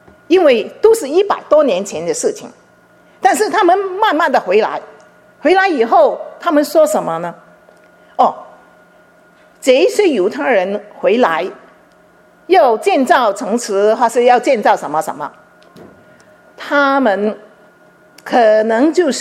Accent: China; 我们中国人有一句话，伴君与伴虎

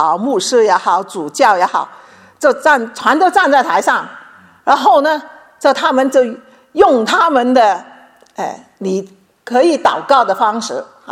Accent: China; now in Canberra, Australia; 其实我们中国人有一句话，道不同不相为谋。

